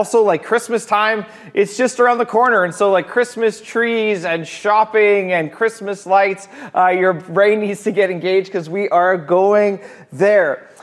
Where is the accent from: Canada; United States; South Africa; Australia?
Canada; there's something about being a Canadian that we're skeptical about anybody radical or anybody like this is the way forward